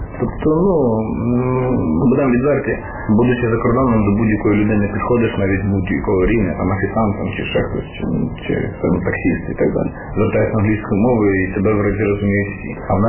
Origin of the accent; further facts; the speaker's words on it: Kalynivka, Vinnytsia Oblast, Ukraine; born there; Народився я, згідно паспортних даних, в місті Вінниці, а в дійсності в місті, на той час це було СМТ Калині.